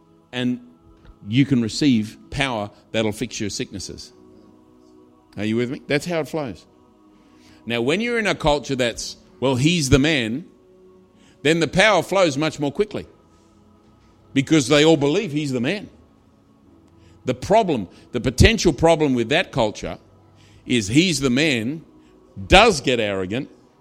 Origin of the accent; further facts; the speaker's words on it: Australia; Because I grew up in Australia and we're exactly the same.